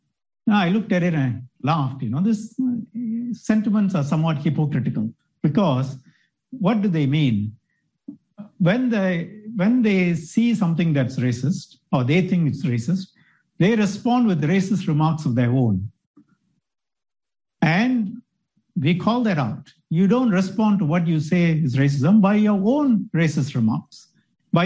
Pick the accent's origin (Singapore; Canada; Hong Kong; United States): Singapore; But beyond that, we are also Singaporeans.